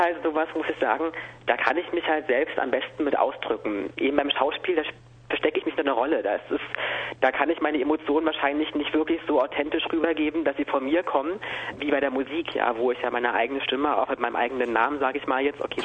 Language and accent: German; Cottbus, Brandenburg, Germany; now in Halle, Germany; Und ich bin aber eigentlich aus Halle. Also ich bin in Halle gerade, so habe ich meinen Wohnsitz und ganz ursprünglich komme ich aber aus Cottbus, also noch tiefer rein in den Osten.